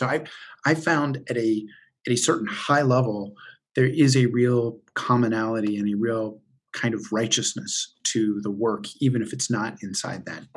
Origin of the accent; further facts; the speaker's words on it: Dayton, Ohio, United States; they might be in Dayton, Ohio, where my hometown has experienced a lot of growth with a base there.